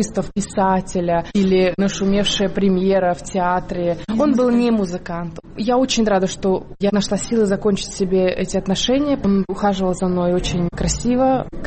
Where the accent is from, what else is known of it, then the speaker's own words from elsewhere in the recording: Kemerovo, Kemerovo Oblast, Russia; born there; Я родилась в Кемерово, в Сибири.